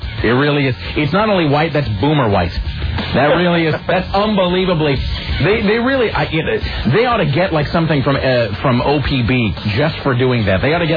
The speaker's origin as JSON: {"language": "English", "town": "Kennewick", "region": "Washington", "country": "United States", "tie": "born or raised there", "said": "No, and growing up in Kennewick, you don't really notice that."}